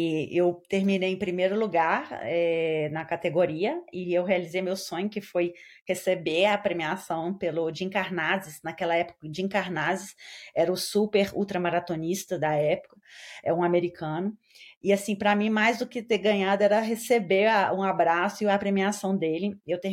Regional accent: Belo Horizonte, Minas Gerais, Brazil; Então, eu sou de Belo Horizonte, então vocês sabem, né, que BH é só montanha, né?

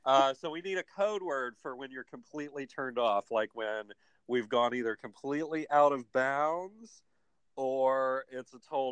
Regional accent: Kentucky, United States; born there; now in Ohio, United States; I was born in Kentucky.

